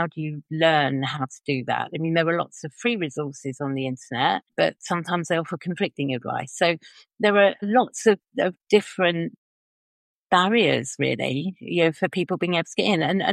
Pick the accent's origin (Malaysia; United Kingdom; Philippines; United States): United Kingdom; now in Normandy, France; Well, I'm actually in France, because although I'm British, I live in France. Yeah, live in Normandy.